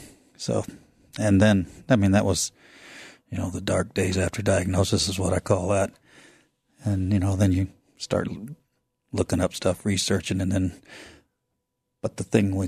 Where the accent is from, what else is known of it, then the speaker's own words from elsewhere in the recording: Juneau, Alaska, United States; also born or lived in US South; Born and raised, spent some time in the South, and came back in 1980 and been here ever since.